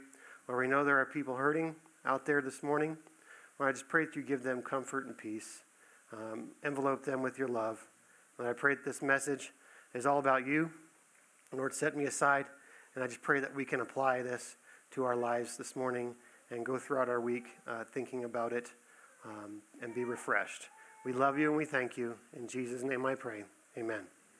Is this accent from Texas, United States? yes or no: yes; Texas, United States; I grew up in South Texas, so we didn't get that.